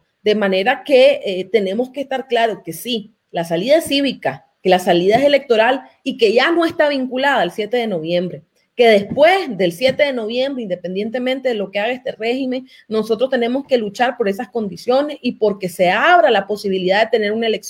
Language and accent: Spanish; Nicaragua; realmente como nicaragüense y como una persona que ve todos los días lo que pasa